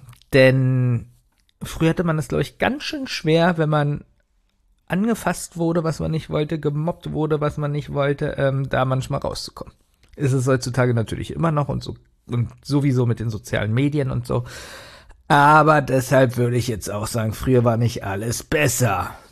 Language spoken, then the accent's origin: German; Berlin, Germany; Bei uns in Berlin gegenüber von der Schule, da gab es Test & Take, das war ein reiner Videospielladen